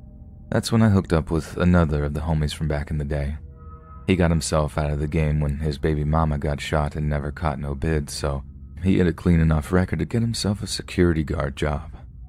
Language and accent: English; Los Angeles, California, United States; I grew up on Vermont Avenue in South Central Los Angeles, which for those of you that don't know, is the territory of the 8 Tray Gangsta Crips.